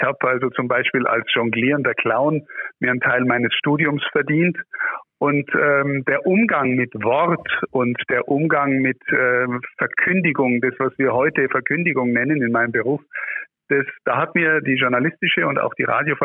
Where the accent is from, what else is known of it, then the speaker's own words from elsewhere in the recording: Amberg, Bavaria, Germany; born there; Ich bin geboren in Amberg in der Oberpfalz